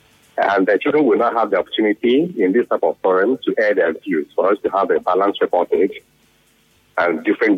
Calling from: Port Harcourt, Rivers, Nigeria; I'm calling from Port Harcourt.

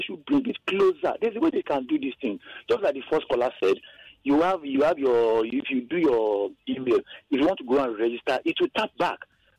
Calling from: Badagry, Lagos, Nigeria; I'm coming from Badagry.

